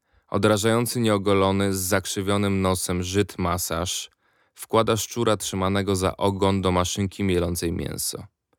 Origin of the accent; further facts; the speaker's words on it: Nowe Brzesko, Lesser Poland, Poland; also born or lived in Kraków; w miejscowości Nowe Brzesko w województwie krakowskim. Do wybuchu II wojny światowej ukończyłem pierwszą klasę szkoły podstawowej.